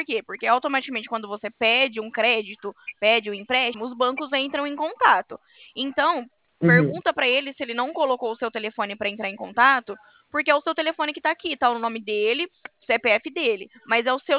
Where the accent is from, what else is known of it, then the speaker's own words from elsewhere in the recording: São Paulo, Brazil; O meu DDD é o 17, tá? Porque eu sou do interior de São Paulo.